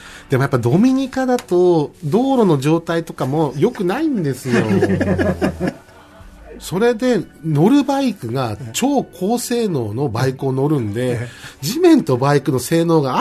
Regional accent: Atlanta, Georgia, United States; アトランタで生まれ育って、はい、小さな頃から、あの、フルトンカウンティ、はい、あの、オリンピックの会場だった、はい、あそこに通って

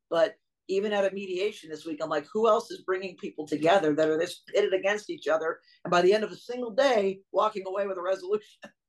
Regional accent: Philadelphia, Pennsylvania, United States; I'm from Philly originally.

